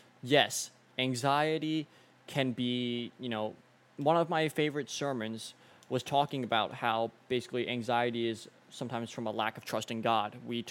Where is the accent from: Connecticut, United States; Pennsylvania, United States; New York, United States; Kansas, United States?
Connecticut, United States; Sandy Hook; My testimony, part of it is I grew up in Sandy Hook, Connecticut.